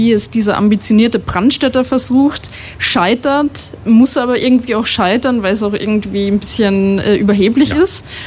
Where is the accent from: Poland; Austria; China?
Austria; now in Germany; ich fühle mich lustigerweise erst so richtig als Österreicherin in meiner Identität bestätigt, seit ich in Deutschland immer die andere bin.